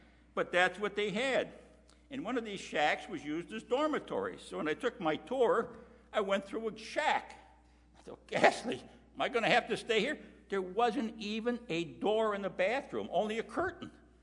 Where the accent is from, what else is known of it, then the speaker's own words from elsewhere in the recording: Chicago, Illinois, United States; Now, I was from Chicago.